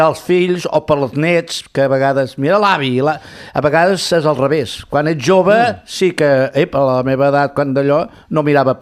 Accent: Sant Pol de Mar, Catalonia, Spain; Jo sóc de Sant Pol, celebrem la festa major de Sant Pol.

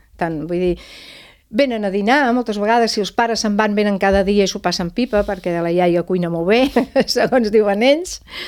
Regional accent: Catalonia, Spain; raonar sí, jo era catalana, però... Soc

